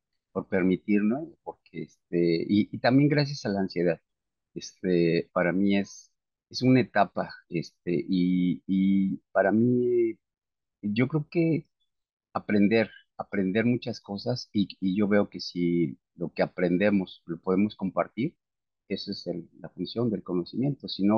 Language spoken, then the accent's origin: Spanish; Mexico; ¿para qué te cuento si somos mexicanos